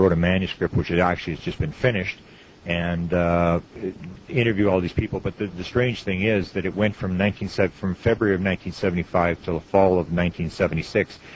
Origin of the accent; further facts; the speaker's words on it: Manitoba, Canada; I'm from Canada, and I'm in the province right in the middle is the province of Manitoba, which is directly, for Americans, directly above North Dakota. It is considered to be one of the coldest places in the world